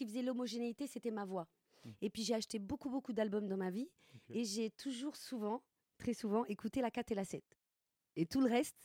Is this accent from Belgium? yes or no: no; Angoulême, Nouvelle-Aquitaine, France; Moi, je suis charentaise berbère, je suis née à Angoulême